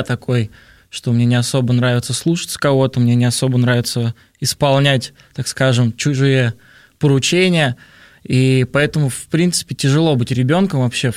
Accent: Kazan, Tatarstan, Russia; also born or lived in Nizhnekamsk; А я сам из Казани, живу в городе Казань, родился в городе Нижнекамск.

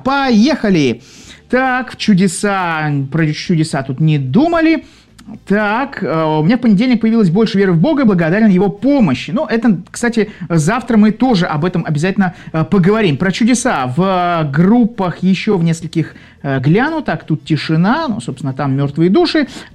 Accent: Saint Petersburg, Russia; Естественно, я из Санкт-Петербурга.

